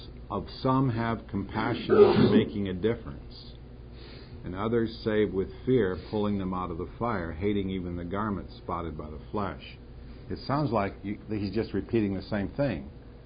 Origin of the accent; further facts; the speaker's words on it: Minnesota, United States; Remember, I told you about that other kid that I grew up with in Minnesota.